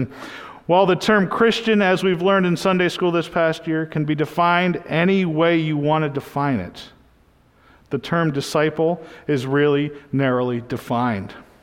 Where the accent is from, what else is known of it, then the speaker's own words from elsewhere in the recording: Boston, Massachusetts, United States; in my hometown of Massachusetts, of Boston, everyone was used to the bald-headed, sunglass-wearing, goatee